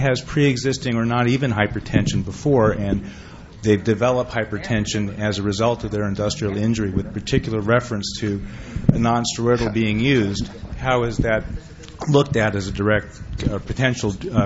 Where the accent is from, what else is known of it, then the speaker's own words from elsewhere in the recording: San Francisco, California, United States; I'm from San Francisco. I'm probably the only cardiologist here.